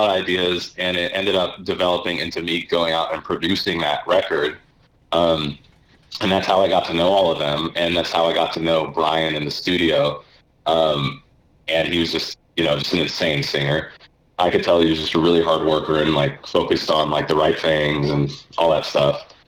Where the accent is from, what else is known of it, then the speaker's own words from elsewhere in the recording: Seattle, Washington, United States; because they're Seattle and I'm from Seattle originally.